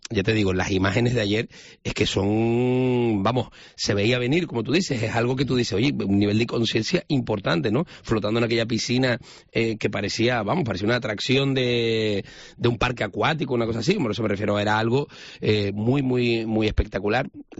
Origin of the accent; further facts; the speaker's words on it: San Andrés, Canary Islands, Spain; yo soy de San Andrés, ¿no? Aquí en Santa Cruz. Y al final, cuando eres de un pueblo así